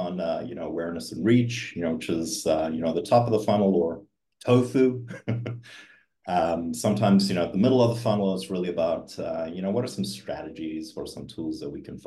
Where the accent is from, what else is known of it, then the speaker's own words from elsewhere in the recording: South Africa; I am originally from South Africa. I do have a little residual of an accent, kind of comes and goes depending on the day of the week.